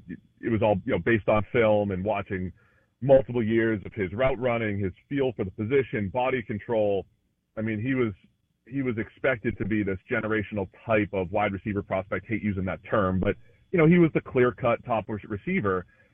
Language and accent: English; Boston, Massachusetts, United States; I grew up in Boston, so late 80s, Red Sox.